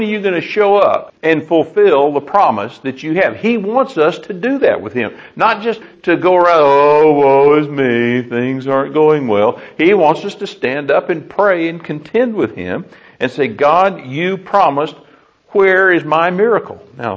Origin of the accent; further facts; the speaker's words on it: Texas, United States; I can remember as a kid growing up in Texas, they're called terrapins, I think, but we call them snapping turtles.